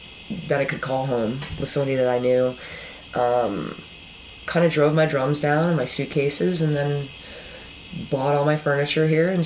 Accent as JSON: {"language": "English", "region": "New Jersey", "country": "United States", "tie": "born or raised there", "said": "I grew up in New Jersey, so hardcore. New Jersey hardcore, like, scene was a thing."}